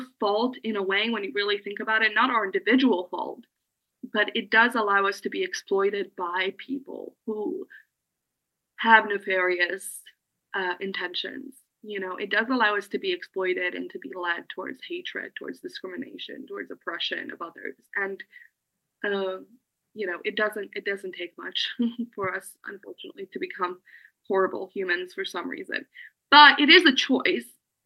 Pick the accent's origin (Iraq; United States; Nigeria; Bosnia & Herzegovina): Bosnia & Herzegovina; And I was born in Bosnia. I love Bosnia. I am Bosnian. I love my culture. I love who I am. I really, truly do. I'm very proud to be from there.